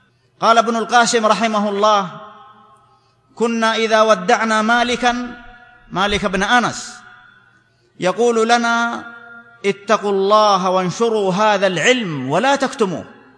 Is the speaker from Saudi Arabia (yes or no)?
yes; Saudi Arabia